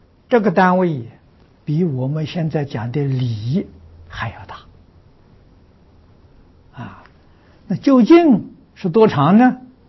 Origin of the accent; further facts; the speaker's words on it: China; 就好像我们中国人量这个长的距离，我们讲里啊